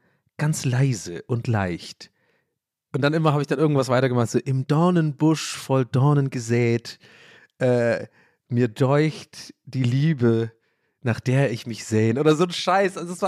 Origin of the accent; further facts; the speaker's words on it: Ireland; ja, ich bin ja Ire und es gibt viele sehr gute irische Literaten und Schriftsteller und das ist in meinen Genen drin.